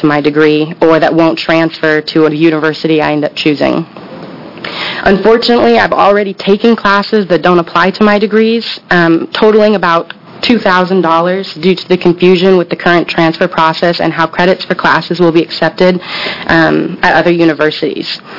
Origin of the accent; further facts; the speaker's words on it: Portland, Oregon, United States; I'm a born and raised Oregonian. I grew up in Northeast Portland in the Park Rose District